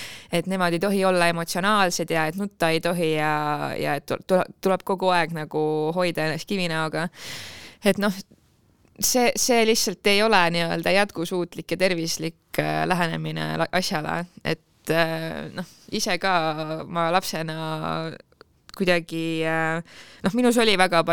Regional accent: Jõgeva, Jõgeva County, Estonia; ega ma ei kasvanud ka mitte siin, no ma kasvasin Jugeval kuskil kuredi kängida

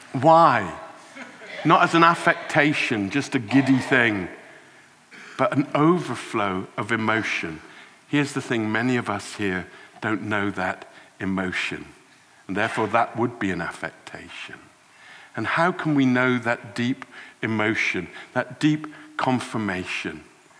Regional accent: South West England, United Kingdom; half Welsh, I think, and we always feel a bit beaten up and done over by the English, and I'm from West Country

